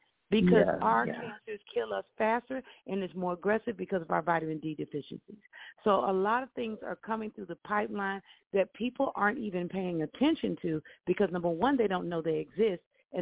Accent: Tuskegee, Alabama, United States; I feel a couple of ways about that because I'm from Alabama. And when I grew up, my mother, I'm from Tuskegee

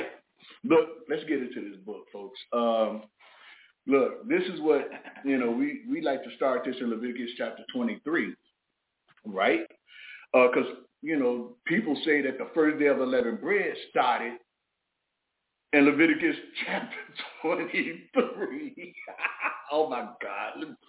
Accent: Chicago, Illinois, United States; especially growing up in Chicago.

